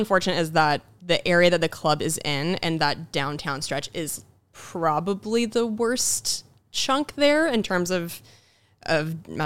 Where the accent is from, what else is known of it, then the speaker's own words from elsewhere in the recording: Baltimore, Maryland, United States; I crossed to the other side of the street and I'm from Baltimore.